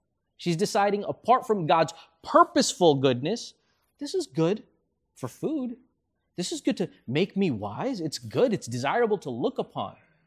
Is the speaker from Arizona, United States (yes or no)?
no; Florida, United States; I'm from Florida, so we get to go to the beach, we get to go to the lake.